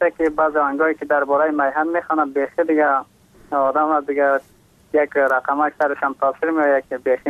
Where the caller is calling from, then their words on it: Takhar, Afghanistan; از باستان تخار